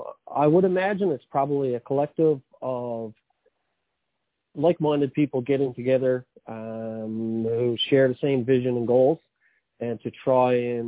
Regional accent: Newfoundland and Labrador, Canada; I live in Gander, born and raised in Newfoundland.

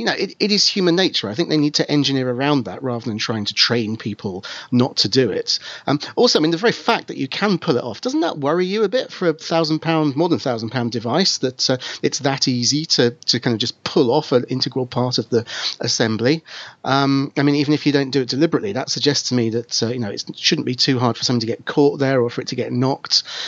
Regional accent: United Kingdom; or Swiss franc note, as we British people would probably say.

